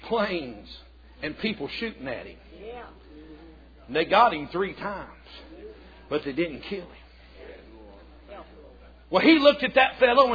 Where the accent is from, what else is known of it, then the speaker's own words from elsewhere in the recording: Kentucky, United States; So I'm from Kentucky.